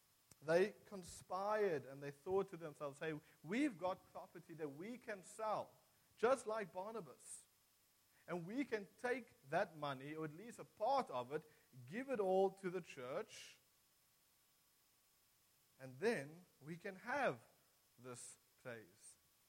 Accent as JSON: {"language": "English", "region": "Western Cape", "country": "South Africa", "said": "So I come from the Helderberg, and in the Strand area, houses are at least, let's say, 1.5 million."}